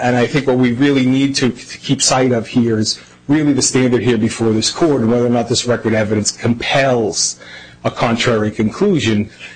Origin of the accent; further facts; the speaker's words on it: Boston, Massachusetts, United States; I'm from Boston.